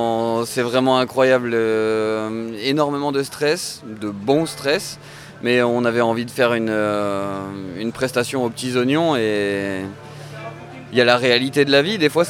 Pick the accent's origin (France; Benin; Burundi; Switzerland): France; Hauts-de-France; Du coup on est sorcières, on vient du Nord, ça fait 5 ans qu'on est ensemble.